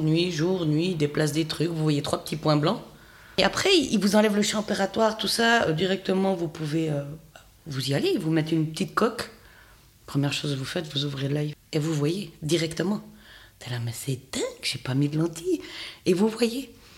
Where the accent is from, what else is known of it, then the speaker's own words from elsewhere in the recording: Fribourg, Switzerland; Et comme moi, je viens du canton de Fribourg